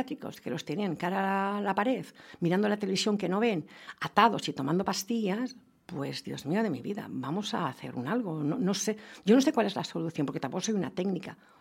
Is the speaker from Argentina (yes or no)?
no; Basque Country, Spain; No, yo soy vasca, pero tengo mucha amistad allá.